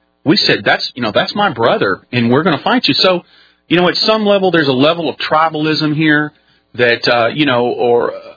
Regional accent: Texas, United States; I'm a Texan. And that's the way I view things. Number one, I'm a Texan. Number two, I'm an American.

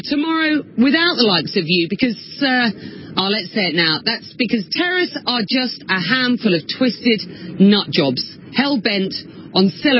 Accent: London, United Kingdom; As a Londoner, and a proud one

